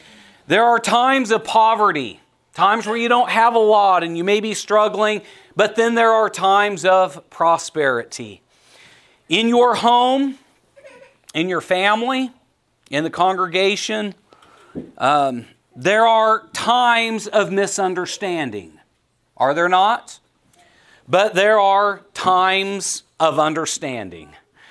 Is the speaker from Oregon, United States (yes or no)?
yes; Oregon, United States; You know, I grew up in Oregon, so when we have those dark, cloudy days, I'm at home.